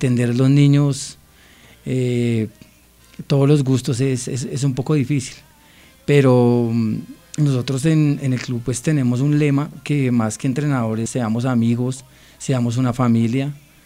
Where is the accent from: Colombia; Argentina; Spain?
Colombia; Bogotá; como bogotano que soy, pienso que quiero trabajar mucho por el fútbol capitalino